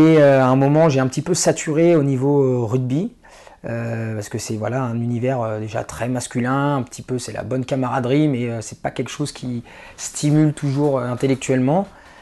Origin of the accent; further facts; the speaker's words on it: Luzarches, Île-de-France, France; also born or lived in Domont / Sarcelles; d'où je viens, je suis originaire du Val d'Oise. J'ai grandi à Luzarches, à Domont, enfin j'habitais à Sarcelles, vraiment dans le coin.